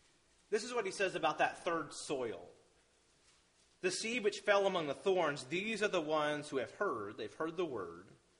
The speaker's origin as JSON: {"language": "English", "region": "Vermont", "country": "United States", "tie": "born or raised there", "said": "Now, this happens, from my experience at least. I grew up in Vermont."}